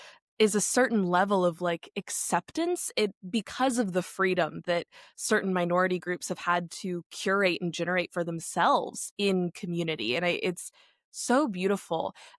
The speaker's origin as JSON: {"language": "English", "region": "Texas", "country": "United States", "said": "Well, and as a Texan, you know, you mentioned James Tallarico earlier, and I don't consider myself a Christian, but was certainly raised."}